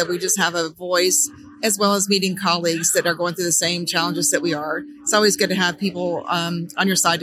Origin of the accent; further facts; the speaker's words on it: Charleston, South Carolina, United States; a dermatologist also from Charleston, South Carolina.